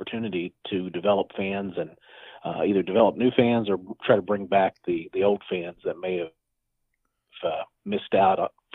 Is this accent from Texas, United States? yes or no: no; Kentucky, United States; also born or lived in Chicago; So I grew up in Kentucky. I started my career promoting dirt track races